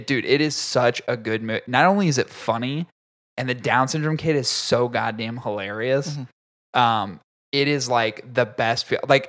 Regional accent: Philadelphia, Pennsylvania, United States; Because I'm from West Philly.

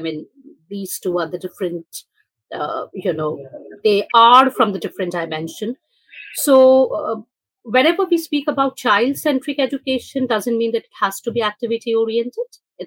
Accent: India; Yes. I am an Indian, and I am currently in India as well.

